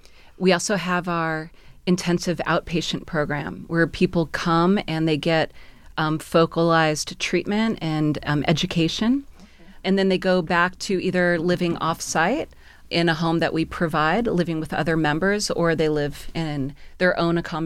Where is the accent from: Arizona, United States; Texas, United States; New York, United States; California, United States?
Arizona, United States; Phoenix; also born or lived in Thailand / Costa Rica / Montreal, Canada; I'm from Phoenix, Arizona, but I've been living all over the world. I've lived in Thailand and Costa Rica and Montreal, Quebec.